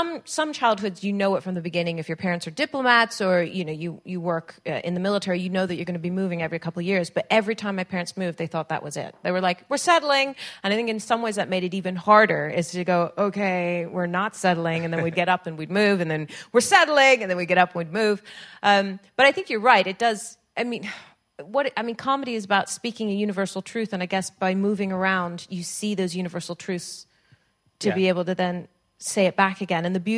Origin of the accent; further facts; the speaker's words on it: United Kingdom; I'm British. I was born here, and my parents thought we would stay here, and then we didn't stay here, and then we came back, and then we were British again